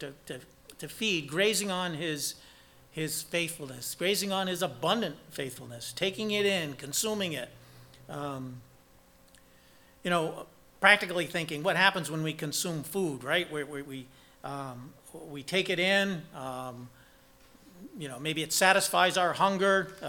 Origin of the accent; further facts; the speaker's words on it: New Hampshire, United States; I grew up in New Hampshire, in northern New Hampshire, and we were right at the foot of a mountain.